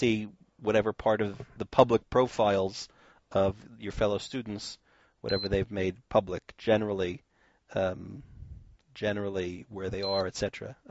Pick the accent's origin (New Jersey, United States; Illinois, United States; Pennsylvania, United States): New Jersey, United States; Roselle; I grew up in Roselle, New Jersey, which is just one stop away on the parkway.